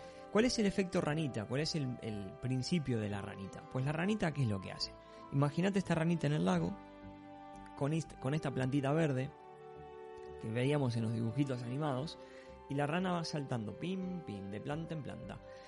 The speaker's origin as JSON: {"language": "Spanish", "country": "Argentina", "said": "Como buen argentino tenía que meter un ejemplo de carne."}